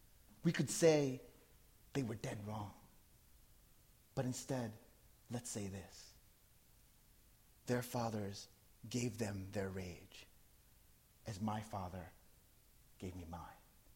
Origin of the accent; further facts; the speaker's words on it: New Jersey, United States; first language English; My first language, of course, is, I was born and raised in Jersey, so my first language is English.